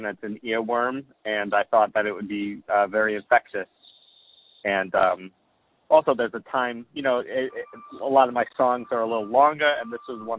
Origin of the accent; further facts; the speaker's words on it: Rhode Island, United States; Well, I'm from Rhode Island. I have a little bit of royal blood coming from Rhode Island.